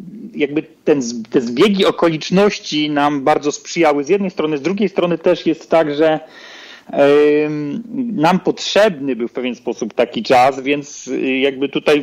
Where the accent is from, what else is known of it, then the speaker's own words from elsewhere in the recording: Łódź, Łódź Voivodeship, Poland; my jesteśmy z Łodzi, tutaj w Łodzi mamy bałuty